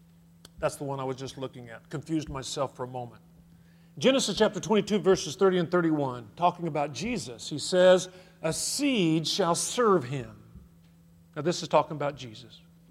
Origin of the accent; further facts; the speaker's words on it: California, United States; I grew up in Southern California. We'd go to the beach and miles and miles and miles of beach